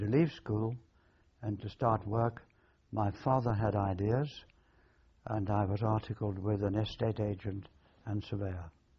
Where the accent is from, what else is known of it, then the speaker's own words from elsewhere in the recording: Sutton Coldfield, West Midlands, United Kingdom; also born or lived in Birmingham; Yes, I grew up in the outskirts of Birmingham in a small town called Sutton Coalfield, which is in Warwickshire.